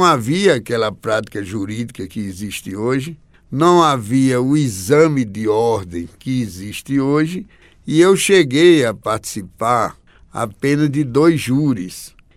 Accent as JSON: {"language": "Portuguese", "town": "Natal", "region": "Rio Grande do Norte", "country": "Brazil", "tie": "born there", "said": "Olha, eu nasci em Natal e a minha família é uma família oriunda de Angicos, que é um município do interior do Rio Grande do Norte."}